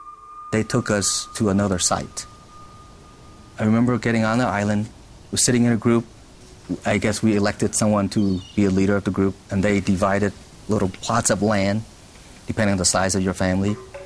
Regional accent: Vietnam; I've never had an apple growing up in Vietnam.

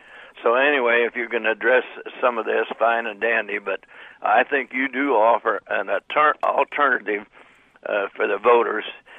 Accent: Illinois, United States; I'm from Iroquois.

